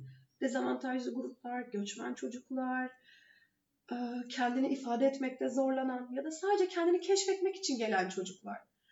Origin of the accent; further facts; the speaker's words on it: Arıkbaşı, İzmir, Turkey; born there; Ben İzmir'in çok küçük bir yerinde doğdum. Arıkbaşı Köyü diye.